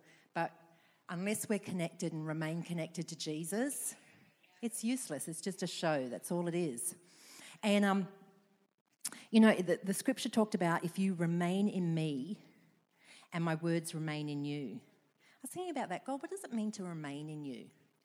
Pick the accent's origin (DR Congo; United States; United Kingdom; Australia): Australia; Now, girls, I'm from Australia, right? Now, Christmas time in Australia is in the middle of summer, scorching hot.